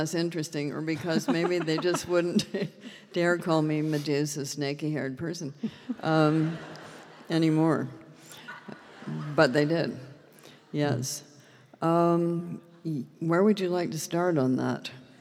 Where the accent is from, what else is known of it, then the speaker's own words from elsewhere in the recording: Canada; I'm Canadian, not bad.